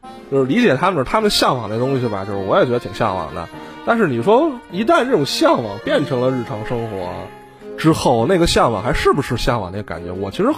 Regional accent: Beijing, China; 因为咱们自己也是北京人。

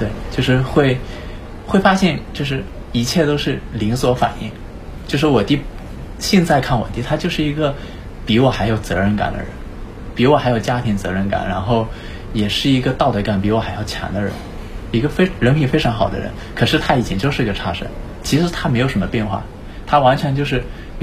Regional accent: Wenzhou, Zhejiang, China; 可以保送到高那个我们温州那边最好的高中的

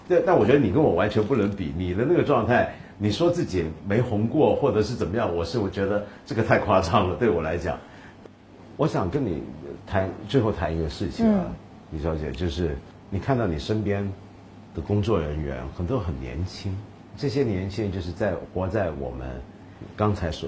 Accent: Guangdong, China; 我们广东人很好的。

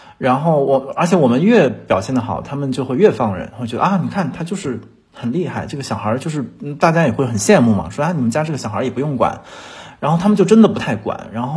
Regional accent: Hunan, China; 就是我是湖南人嘛，我在湖南早上是吃米粉的，然后到了整个大北方，我发现首先吃到米粉不容易

